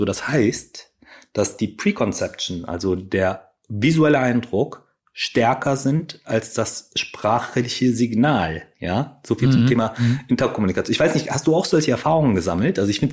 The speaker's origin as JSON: {"language": "German", "region": "North Rhine-Westphalia", "country": "Germany", "tie": "born or raised there", "said": "ich bin ja auch im Ruhrgebiet groß geworden."}